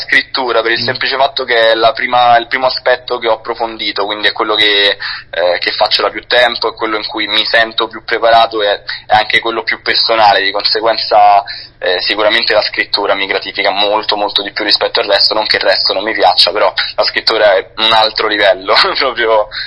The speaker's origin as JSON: {"language": "Italian", "town": "Brescia", "region": "Lombardy", "country": "Italy", "tie": "born or raised there", "said": "perché io sono nato e cresciuto a Brescia, e in Valtrompia"}